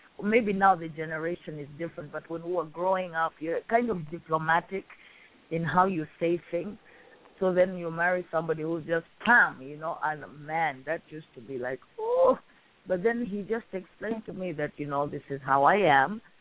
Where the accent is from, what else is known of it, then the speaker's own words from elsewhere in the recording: Zambia; also born or lived in Kenya; I'm from Southern Africa, Zambia.